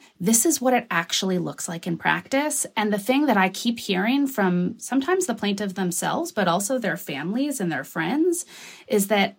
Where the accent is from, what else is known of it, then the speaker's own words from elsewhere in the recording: New Mexico, United States; I'm from New Mexico, so I'm allowed mm-hmm. to say that.